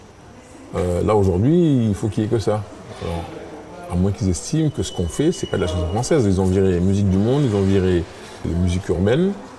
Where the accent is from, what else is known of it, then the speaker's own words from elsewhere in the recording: France; Mais comme on est français, on devrait trouver.